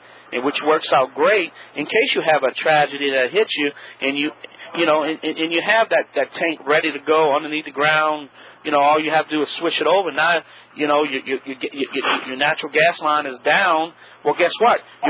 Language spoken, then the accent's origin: English; Louisiana, United States; Well, you know, we're down in the South right now, and, you know, and we're Cajun